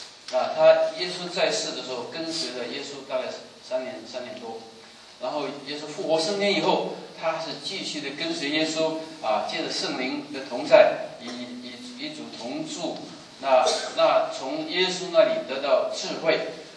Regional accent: China; 这个道是我们中国人观察天地都看到宇宙中有个大的道，称为天道

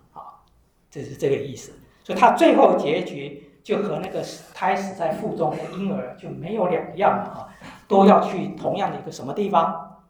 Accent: China; 我们中国人传统都认为说多子多孙是不是幸福？

